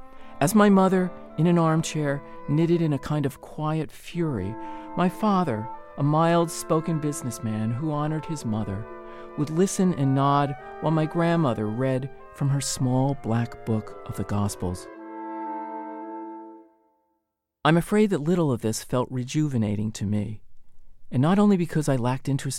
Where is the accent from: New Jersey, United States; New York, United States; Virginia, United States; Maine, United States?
New Jersey, United States; Basking Ridge; would take my two younger sisters and me to the Presbyterian church in my hometown of Basking Ridge, New Jersey.